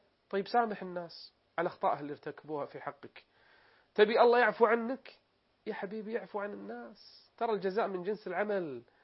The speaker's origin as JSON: {"language": "Arabic", "country": "Kuwait", "said": "المساجد عندنا في الكويت صحيح في تباعد"}